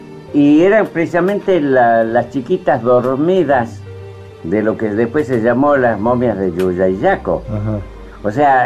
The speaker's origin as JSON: {"language": "Spanish", "town": "Tilcara", "region": "Jujuy", "country": "Argentina", "tie": "born there", "said": "Yo nací en Tilcara"}